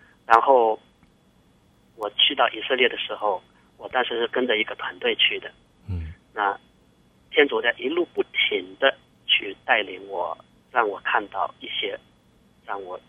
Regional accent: China; 我是大陆来的。

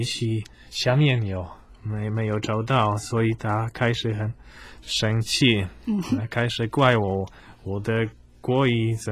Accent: Poland; first language Polish; Chinese is a second language; 因为我们波兰话都没有声调，

